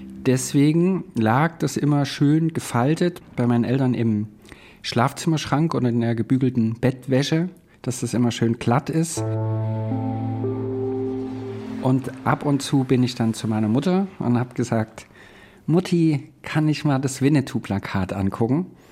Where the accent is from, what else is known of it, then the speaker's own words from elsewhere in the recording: Saxony, Germany; Ich bin im Erzgebirge aufgewachsen. DDR-Zeit muss so Mitte der 80er gewesen sein. Und ich war damals 10, 11 Jahre alt.